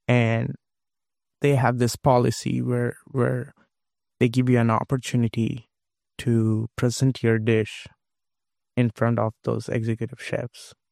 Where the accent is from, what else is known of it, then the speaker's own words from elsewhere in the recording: Kolkata, West Bengal, India; English is a second language; First of all, the city that I born and raised is called Calcutta